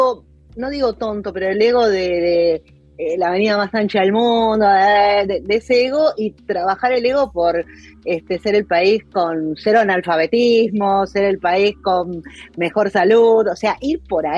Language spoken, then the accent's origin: Spanish; Argentina; Ahí somos muy los argentinos.